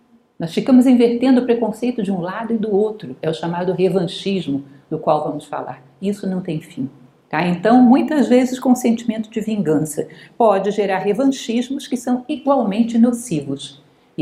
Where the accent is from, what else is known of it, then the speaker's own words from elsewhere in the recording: Guará, Federal District, Brazil; Ou seja, você é da Asa Norte, eu sou do Guará, já é suficiente para que a gente se discrimine.